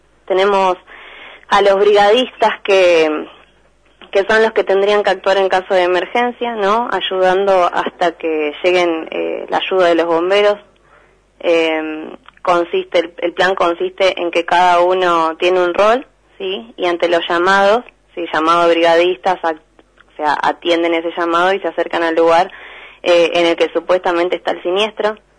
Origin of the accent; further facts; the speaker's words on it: Buenos Aires, Argentina; Nosotros somos de Buenos Aires